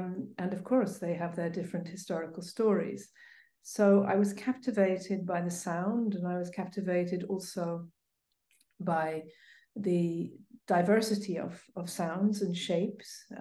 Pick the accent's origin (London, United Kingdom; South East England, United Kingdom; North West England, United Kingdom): London, United Kingdom; also born or lived in Hungary; I grew up in London, and I was trained as a classical pianist, and I also played saxophone.